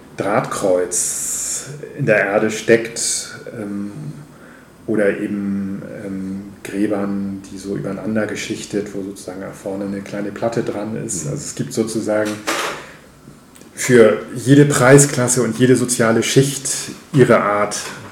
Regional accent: Hamburg, Germany; als Hamburger kennt man ja auch sowas wie Ohlsdorf oder Hügendorf

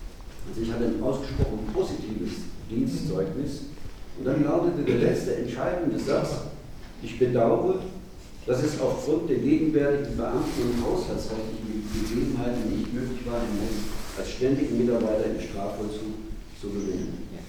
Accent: Mannheim, Baden-Württemberg, Germany; beschämenderweise ist er nur aus meiner Heimatstadt

